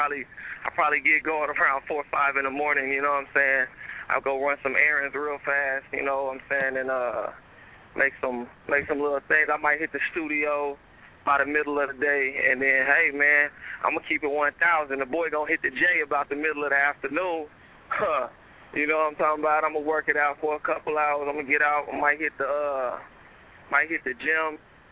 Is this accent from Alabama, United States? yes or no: no; Dallas, Texas, United States; A lot of times people won't get that I'm from Dallas, Texas right off with a lot of the wordplay that I got and the rhyme patterns